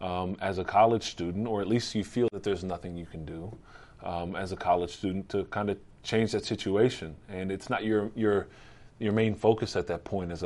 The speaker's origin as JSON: {"language": "English", "town": "Lebanon", "region": "Pennsylvania", "country": "United States", "tie": "born or raised there", "said": "I grew up in Lebanon, Pennsylvania, and I grew up, you know, with my mom in a single parent home for the most part."}